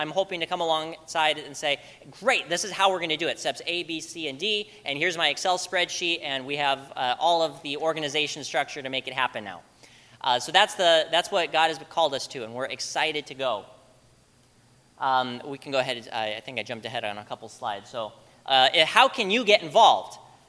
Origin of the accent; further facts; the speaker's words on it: Utah, United States; my wife and I grew up in Utah, which is a mission field in and of itself.